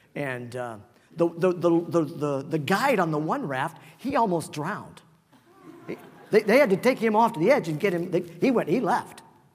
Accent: Anaheim, California, United States; also born or lived in Los Angeles; I'm a California boy. I was born here in California, in Los Angeles. I was raised in Anaheim, graduated from Catella High School, just down the street from Angel Stadium and Disneyland.

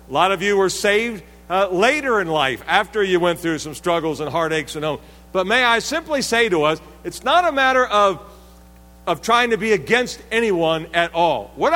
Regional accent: Washington, District of Columbia, United States; now in Lakeland, United States; Now, I am from the Washington, D.C. area. Lived there most all my life. My wife and I now live in Lakeland, Florida

